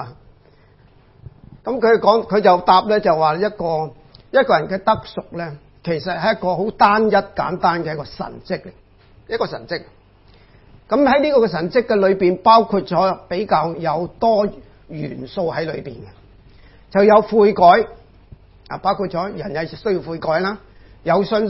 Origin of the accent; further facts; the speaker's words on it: Guangdong, China; 就是我们广东人说得个吉，一场空，什么都没有的